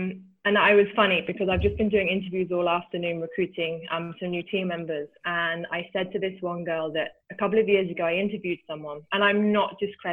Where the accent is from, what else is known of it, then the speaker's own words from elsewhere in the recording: England, United Kingdom; born there; So I was born in England and I'm the only girl in a family of four.